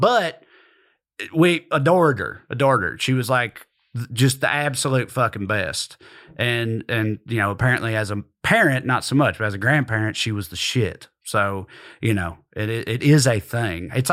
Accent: Tennessee, United States; if my hand is the state of Tennessee, there's Nashville right there. My hometown is right here

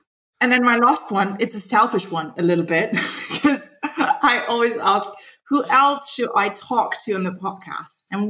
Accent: Germany; I come from Germany.

